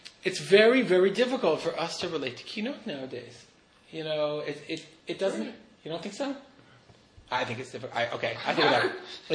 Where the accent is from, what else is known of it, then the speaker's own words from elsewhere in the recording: United States; For me, I grew up in America. I never experienced any serious amount of persecution in my life.